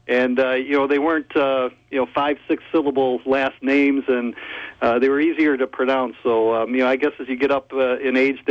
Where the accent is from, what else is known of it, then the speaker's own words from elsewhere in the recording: Detroit, Michigan, United States; he's a guy I grew up in Detroit watching on TV when I was a kid